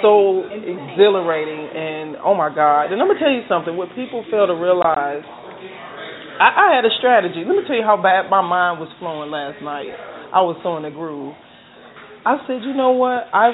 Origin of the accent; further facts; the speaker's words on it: Chicago, Illinois, United States; I'm from Chicago.